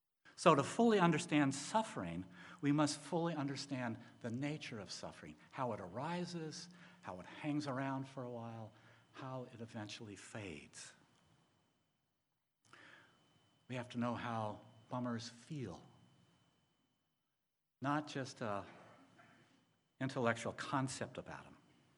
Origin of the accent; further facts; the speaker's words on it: Houston, Texas, United States; I grew up in Houston, Texas, and on hot summer afternoons, hot summer days, I, along with my four brothers and one sister, would tumble into our blue and white Chevrolet station wagon